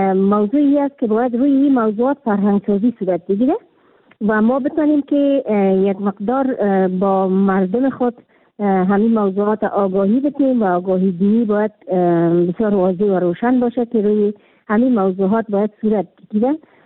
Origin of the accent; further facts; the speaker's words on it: Kabul, Afghanistan; در شهر کابل که خود من یک کابلی هستم